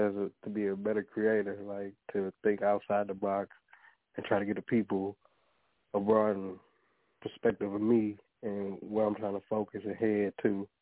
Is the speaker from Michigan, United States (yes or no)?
yes; Detroit, Michigan, United States; Oh, it's a universal. It can be good, the bad, the ugly.